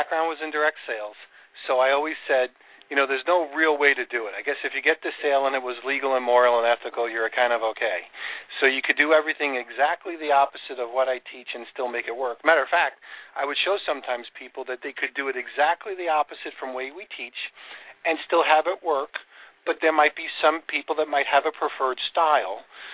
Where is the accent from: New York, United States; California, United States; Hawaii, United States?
New York, United States; Now, I grew up in New York